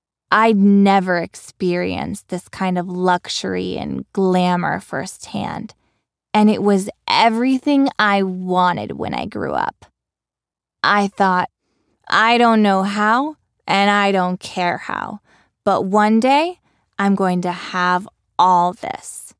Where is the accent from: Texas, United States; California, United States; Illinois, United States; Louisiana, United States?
Texas, United States; now in New York, United States; It was one thing for me to have seen this kind of wealth in my hometown in Texas, but here in the bustle of New York